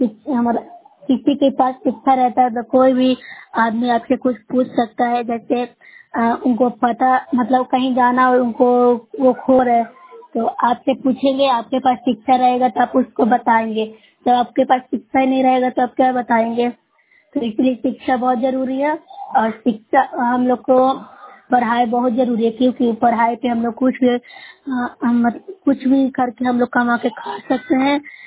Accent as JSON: {"language": "Hindi", "town": "Nursarai", "region": "Bihar", "country": "India", "said": "मैं नौसराय प्रखंड से हूँ, जिला नालंदा की निवासी हूँ। पंचायत द्वारा बारा खुर्द है।"}